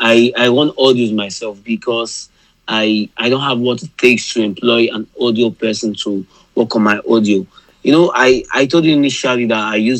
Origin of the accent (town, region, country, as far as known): Lagos, Nigeria